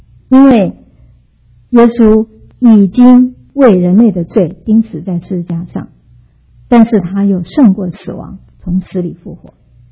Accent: China; 我们中国人说平安，我们基本的意思就是没有遇见灾祸，那就是平安。

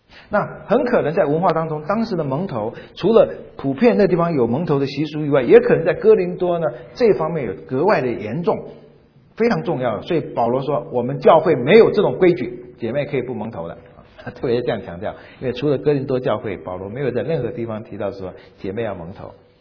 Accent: South Korea; 没有黄的，没有我们韩国人的。

